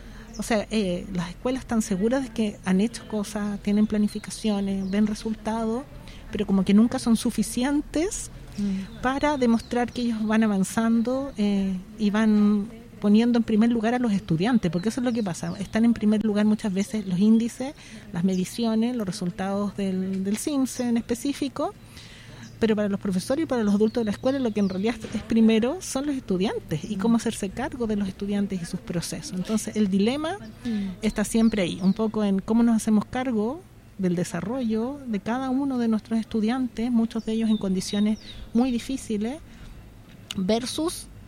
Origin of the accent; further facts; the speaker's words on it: Chile; para nosotros como chilenos es como tan normal